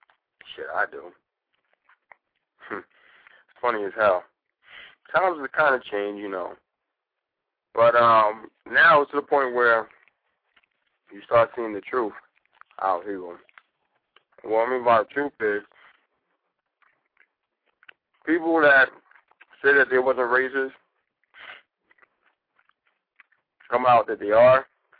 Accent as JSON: {"language": "English", "town": "New York City", "region": "New York", "country": "United States", "said": "I'm not from Africa, to tell you the truth. I'm actually from New York City, so if you tell me to go back to New York City, I'll be happy"}